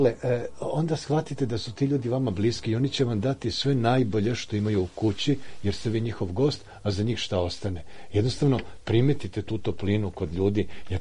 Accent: Užice, Zlatibor District, Serbia; deo grada u Užicu, iz kojeg sam ja

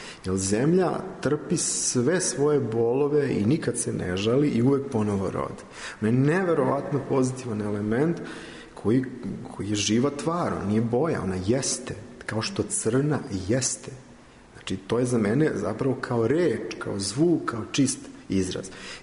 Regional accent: Serbia; born there; ja sam rođen u toj osečini u zapadnoj Srbiji

